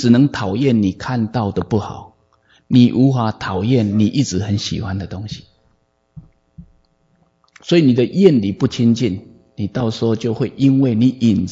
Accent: Taiwan; 因为我知道我家在台湾，因为我从台湾来的，

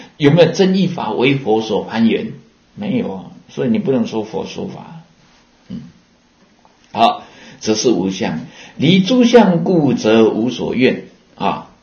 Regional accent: Taiwan; accent: Taiwanese; 那我们台湾话的空是那个空空，

